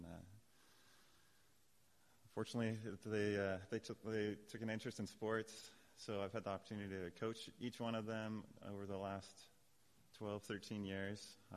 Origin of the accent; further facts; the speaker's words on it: North Bend, Washington, United States; now in Bellingham, United States; I was born in North Bend, Washington, and after spent all my time there, went to WSU